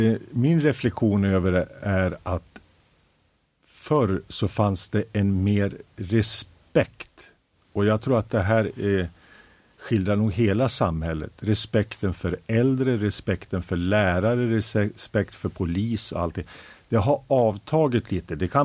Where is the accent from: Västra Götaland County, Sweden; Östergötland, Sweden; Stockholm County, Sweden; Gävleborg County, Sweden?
Gävleborg County, Sweden; Gävle; Och då när jag kom ifrån Gävle, då var jag ju den här utbörningen.